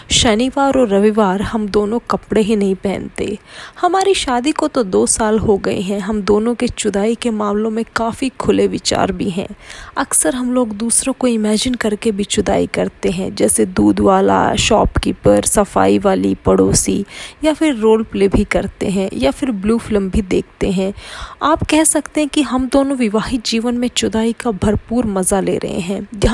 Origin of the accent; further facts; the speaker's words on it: Lucknow, Uttar Pradesh, India; now in Mumbai, India; मुंबई से एक बार फिर आपके सामने हूँ नई कहानी के साथ। जैसा कि आप जानते हैं कि मैं मूल रूप से लखनऊ का रहने वाला हूँ